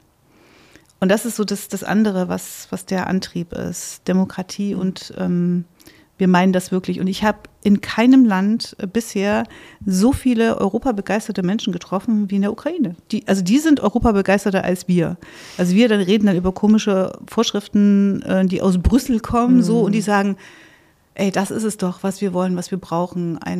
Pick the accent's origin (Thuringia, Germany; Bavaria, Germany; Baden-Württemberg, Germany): Thuringia, Germany; Also nicht so schön wie meine Heimat Thüringen